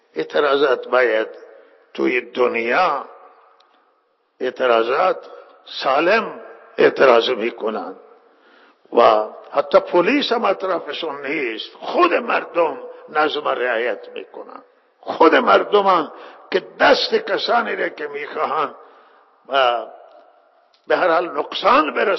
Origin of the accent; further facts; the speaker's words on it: Iran; همه ما ایرانی هستیم، همه ما از یک سرزمینیم و همه ما هم دردیم.